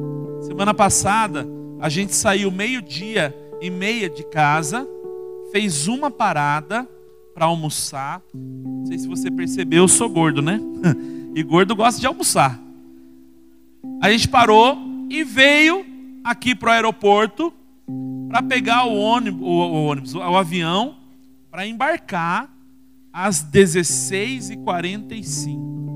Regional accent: Itapetininga, São Paulo, Brazil; Nós somos da cidade de Itapetininga, diocese de Itapetininga.

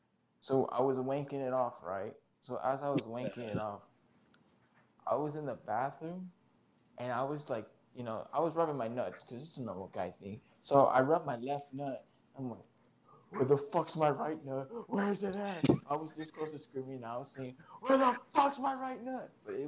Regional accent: Riverside, California, United States; also born or lived in Flemington; No, I was okay. I was born in Flemington, moved to fucking Riverside. Been there all my life

